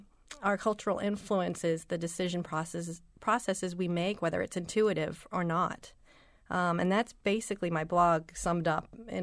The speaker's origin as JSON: {"language": "English", "region": "South Carolina", "country": "United States", "said": "but being from the South, I'm from South Carolina"}